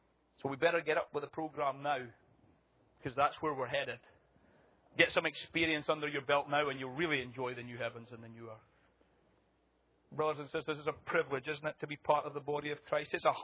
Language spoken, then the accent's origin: English; Scotland, United Kingdom; accent: Scottish; Lovingly, of course. Nicely, with my Scottish accent.